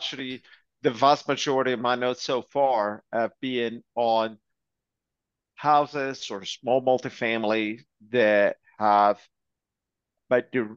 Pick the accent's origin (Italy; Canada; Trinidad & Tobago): Italy; now in United States; I'm actually from Italy. I moved to the US around 12 years ago, and I did real estate in Italy.